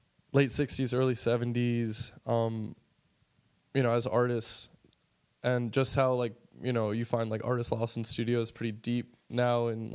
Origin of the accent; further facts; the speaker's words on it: New York, United States; I'm not knocking growing up in New York at all, dude. I'm blessed to have grown up here.